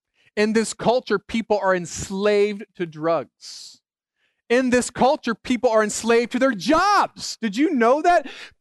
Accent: Cincinnati, Ohio, United States; They're based in my hometown, Cincinnati.

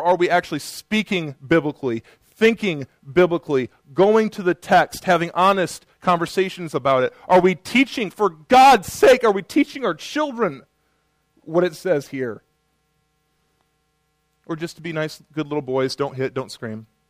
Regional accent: Middlebury, Indiana, United States; I grew up in Middlebury, so I have a kind of a sense of what this means.

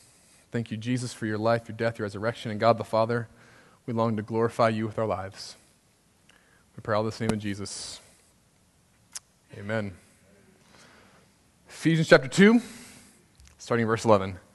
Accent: Cincinnati, Ohio, United States; You see, I grew up in Cincinnati

